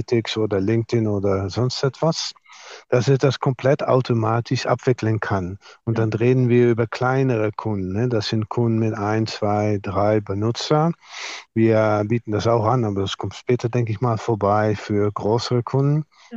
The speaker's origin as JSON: {"language": "German", "country": "Netherlands", "second_language": "German", "lives_now": "Germany", "said": "Ich bin eine Niederländerin, was man vielleicht auch hört, natürlich. Arbeite schon lange Zeit in Deutschland."}